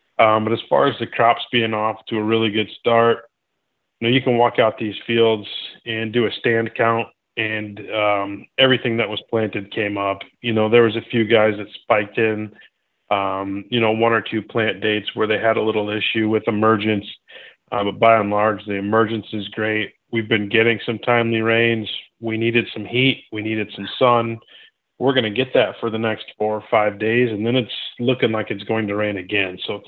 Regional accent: Iowa, United States; You know, I'm from Northwest Iowa.

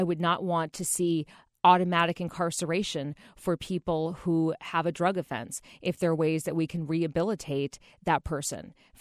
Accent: Champaign, Illinois, United States; I was born and raised in Champaign-Urbana

